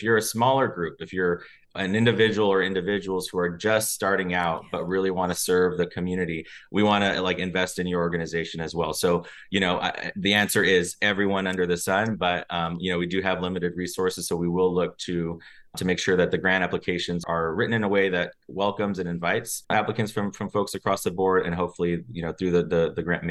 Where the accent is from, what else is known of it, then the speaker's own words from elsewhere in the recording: Riverside, California, United States; also born or lived in San Bernardino; I am someone who's very proudly from the Inland Empire. I was born in San Bernardino, raised in Riverside's Northside community, which is where my parents live still to this day.